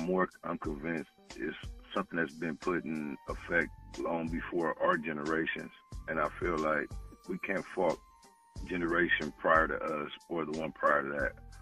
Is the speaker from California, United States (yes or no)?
yes; Compton, California, United States; I'm from Los Angeles County. Mm-hmm. I was actually born in the city of Compton.